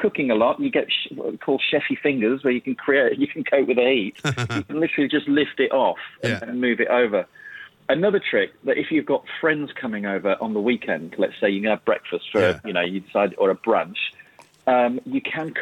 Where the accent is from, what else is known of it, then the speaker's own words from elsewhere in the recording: Yorkshire and the Humber, United Kingdom; Well, actually, I grew up, I'm a Yorkshire lad